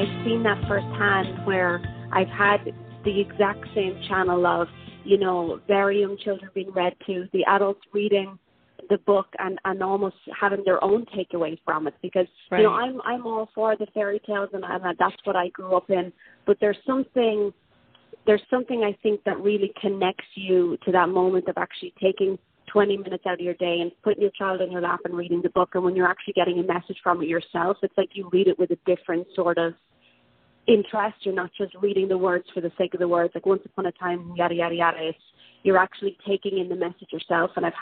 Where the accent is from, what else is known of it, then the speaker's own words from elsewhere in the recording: Ireland; now in Honduras; like I'm originally from Ireland, so I grew up very different to how my children are growing up with me in Honduras.